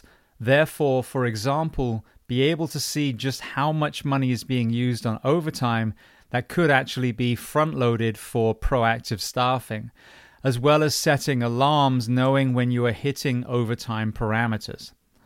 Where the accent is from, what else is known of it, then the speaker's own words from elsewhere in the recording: United Kingdom; as a Brit with really dry skin who's now 51